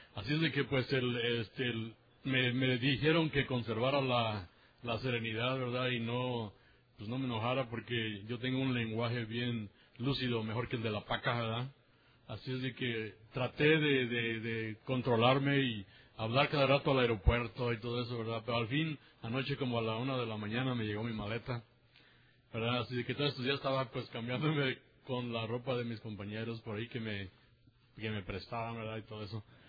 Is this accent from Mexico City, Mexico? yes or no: no; Moroleón, Guanajuato, Mexico; de Moroleón, Guanajuato, ¿verdad?, que es mi pueblo.